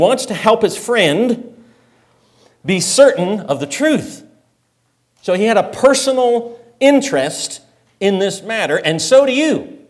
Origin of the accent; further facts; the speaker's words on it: Canada; So growing up in Canada, here's a fun game you can play in Canada in the winter.